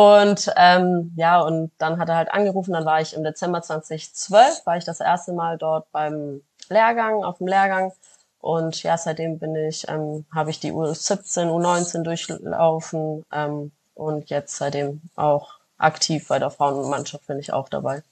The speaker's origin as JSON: {"language": "German", "country": "Germany", "tie": "born or raised there", "said": "wir leben zwar hier in Deutschland, ich bin hier auch in Deutschland aufgewachsen und geboren"}